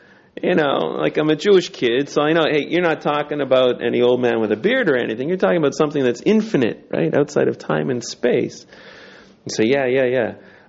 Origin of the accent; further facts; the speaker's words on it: Toronto, Ontario, Canada; I'm from Toronto originally. And I grew up there. I was educated there.